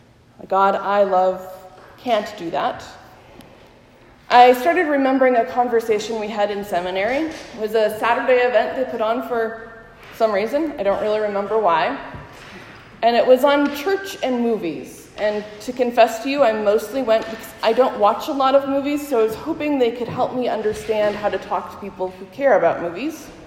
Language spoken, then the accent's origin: English; Helena, Montana, United States; I grew up in Helena, Montana, which means, as my father once told a telemarketer, we lived about a mile from the state capitol building and about a mile from a working ranch.